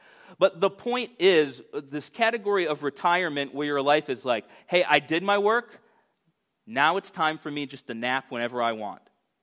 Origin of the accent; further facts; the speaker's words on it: United States; What it kind of showed me, though, is that is my default as an American.